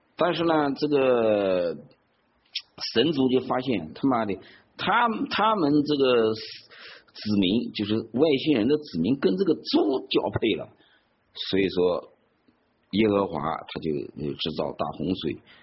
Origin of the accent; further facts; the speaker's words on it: China; 我们中国人从来没有做过你